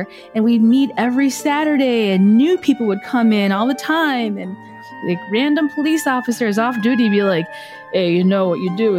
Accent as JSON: {"language": "English", "town": "Chicago", "region": "Illinois", "country": "United States", "said": "And, you know, I'm from Chicago. I'm used to this."}